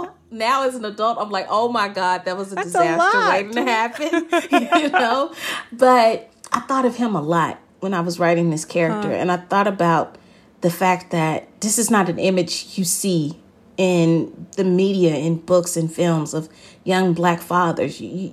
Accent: the South, United States; maybe feel a little more Southern at times too, because I'm a Southerner.

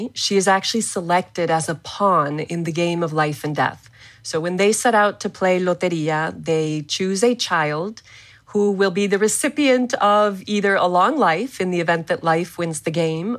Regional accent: Mexico City, Mexico; I was born and raised in Mexico City. I grew up reading and being exposed to magical realism.

